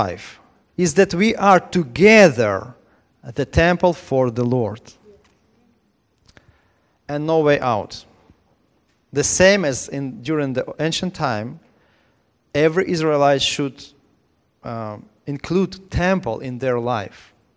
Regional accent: Ukraine; now in Florida, United States; We live in America, and I'm also living in Florida and America. I came from Ukraine some years ago.

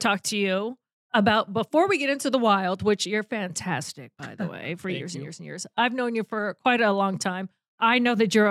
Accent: Massachusetts, United States; moved away as an adult; But I, hands down, when I first got here back in 2004, long time. So I think I might be now a Minnesotan.

